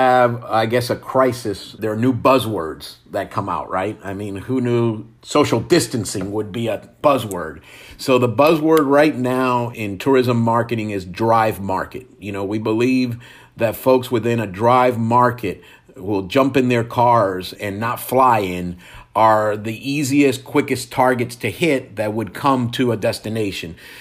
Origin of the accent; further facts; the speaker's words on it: New Jersey, United States; born there; You know, I'm a Jersey boy, right? I was born in New Jersey